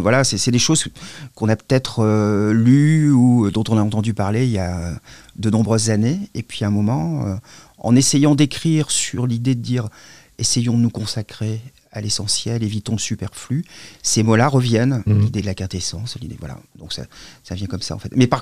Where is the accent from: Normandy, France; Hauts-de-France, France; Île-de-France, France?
Hauts-de-France, France; Douai; je suis petit-fils de mineur, donc je viens de Douai et j'ai passé mes vacances, j'étais dans le bassin minier.